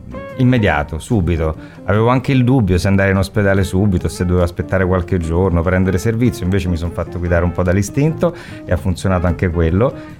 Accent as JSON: {"language": "Italian", "town": "Rome", "region": "Lazio", "country": "Italy", "tie": "born or raised there", "said": "Io sono nato a Roma, ci ho vissuto i miei primi 31 anni della vita e quindi da romano so navigare in quel mare."}